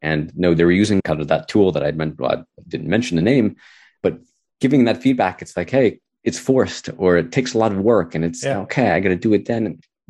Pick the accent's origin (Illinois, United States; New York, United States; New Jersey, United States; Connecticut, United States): New York, United States; And you had strategies as being a New Yorker. I said, okay, I lived on the Upper East Side.